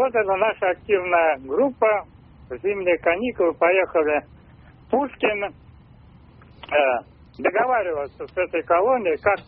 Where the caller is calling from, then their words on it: Leningrad Oblast, Russia; я звоню из Ленинградской области.